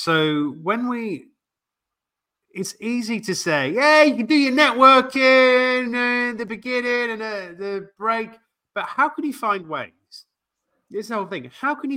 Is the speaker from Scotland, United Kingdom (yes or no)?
no; Poole, South West England, United Kingdom; I mean, I am from Poole. Poole is home.